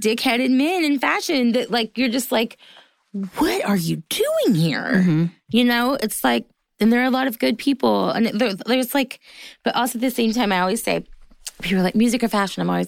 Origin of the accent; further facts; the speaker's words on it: the South, United States; Like, I'm a Southerner too.